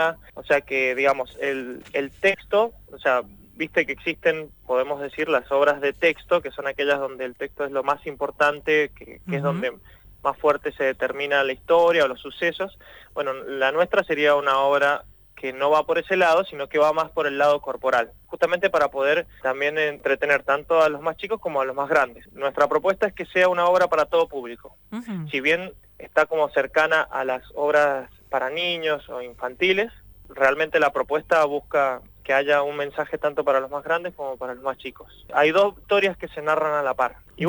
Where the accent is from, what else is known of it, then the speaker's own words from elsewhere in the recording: Mendoza, Argentina; Somos de Mendoza, además nos conocimos estudiando en la Universidad de Teatro en Mendoza, en la Facultad de Teatro, digamos, en la Universidad de Cuyo